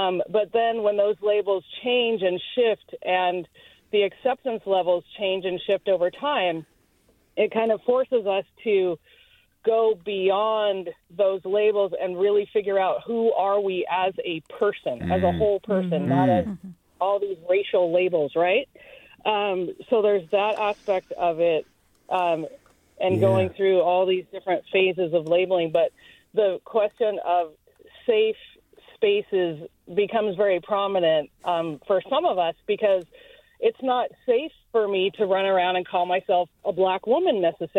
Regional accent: Eugene, Oregon, United States; that was very much my experience as a child growing up in Eugene, Oregon.

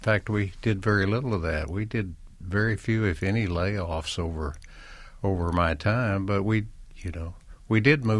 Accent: Ennis, Texas, United States; I grew up in Ennis, Texas, which is a small town 40 miles south of Dallas. It's bigger now, but it was small then.

